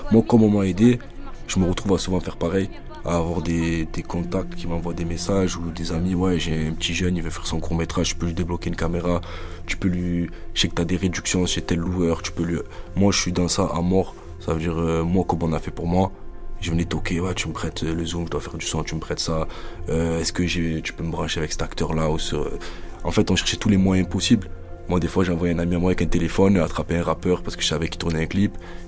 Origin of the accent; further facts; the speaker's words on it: Aix-en-Provence, Provence-Alpes-Côte d'Azur, France; born there; also born or lived in Marseille; Moi, je suis né à Aix. Après, j'ai bougé. Là, je suis à l'Estac. J'étais à la ZUP de Aix à un moment, vers la Gare Routière. J'ai été vers Corcy. J'étais vers l'Estac, vers Frévalon pendant un moment. J'ai bougé un peu partout dans Marseille.